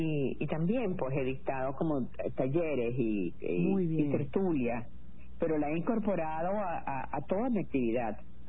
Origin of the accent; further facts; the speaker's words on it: Venezuela; born there; esa serranía donde yo nací, que es muy virgen porque no tenía comunicación. Entonces, y además hermosísima como toda la cordillera de la costa venezolana. Y allí de un pueblito donde no había comunicación, era a caballo en la época en la que yo nací